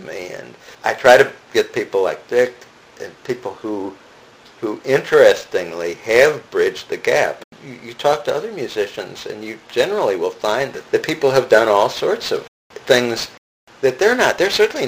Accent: St. Louis, Missouri, United States; we grew up in St. Louis together.

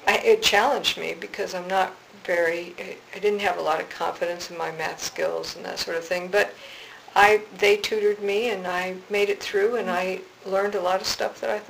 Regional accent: Idaho, United States; I'm from Idaho, and I'd lived in Ketchum and Haley and before, and so I went back there

